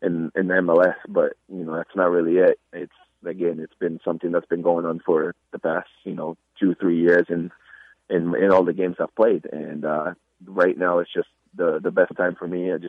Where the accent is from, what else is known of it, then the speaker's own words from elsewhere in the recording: United States; growing up in America for the amount of years I've been here for, you know, I'm American at the same time